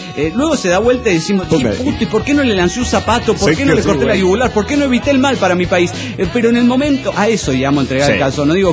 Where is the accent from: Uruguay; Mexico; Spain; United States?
Mexico; Guadalajara, Jalisco; Hola amigos … de Guadalajara, Jalisco, México.